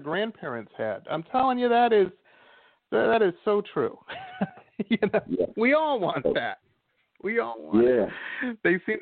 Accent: Detroit, Michigan, United States; I liked it because I grew up in Detroit, so I'm kind of like, they always make these Detroit references in it

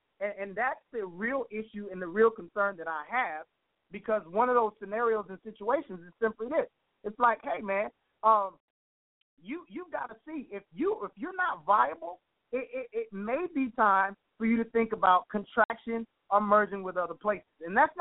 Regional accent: United States; but I'm an American.

